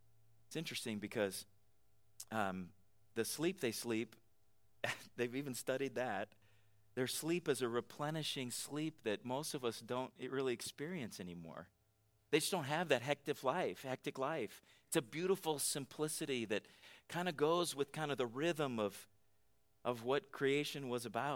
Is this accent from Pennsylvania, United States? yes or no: no; California, United States; moved away as an adult; I grew up in California where you don't want to go to a bathroom in a gas station in California.